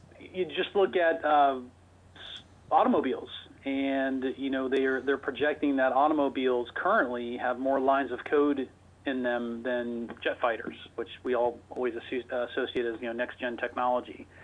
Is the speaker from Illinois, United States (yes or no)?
no; Ohio, United States; I'm a Midwestern kid. I grew up in Ohio, and I met my current business partners working for a startup in Boston.